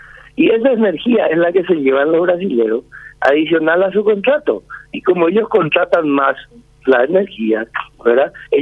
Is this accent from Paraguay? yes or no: yes; Paraguay; yo como paraguayo